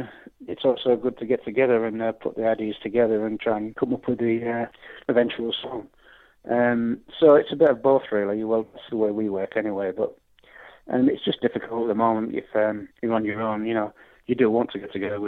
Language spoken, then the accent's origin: English; Hull, Yorkshire and the Humber, United Kingdom; growing up in Hull, as I did in the 60s